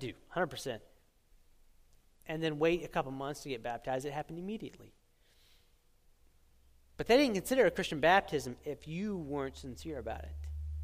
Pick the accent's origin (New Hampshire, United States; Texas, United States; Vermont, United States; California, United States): Texas, United States; You see, I was born in Texas my whole life. Born and raised. So I should be accustomed to the Texas heat of the summer, right?